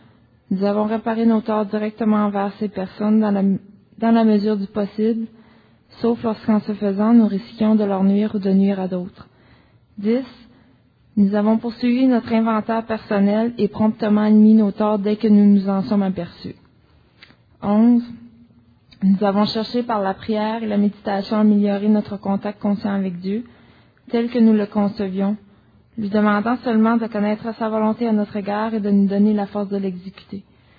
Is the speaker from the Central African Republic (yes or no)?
no; New Brunswick, Canada; now in Montreal, Canada; je suis une alcoolique. J'habite à Montréal depuis 5 ans, mais je suis native du Nouveau-Brunswick.